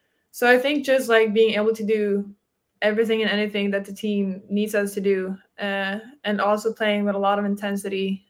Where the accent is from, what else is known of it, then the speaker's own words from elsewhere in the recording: Sweden; English is a second language; I usually say that I play basketball and I'm from Sweden.